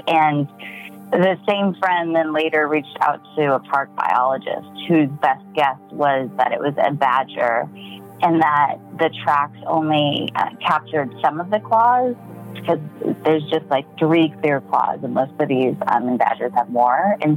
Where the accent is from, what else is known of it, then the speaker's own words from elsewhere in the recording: California, United States; I grew up in the Mojave Desert, right? So on the west side, where Yucca Man took different forms in how he was seen.